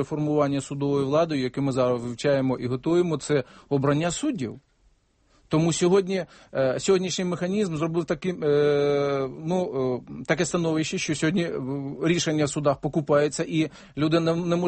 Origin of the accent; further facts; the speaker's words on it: Crimea, Ukraine; first language Mordvin; Ukrainian is a second language; Я в Криму навчався в школі і вивчав українську мову.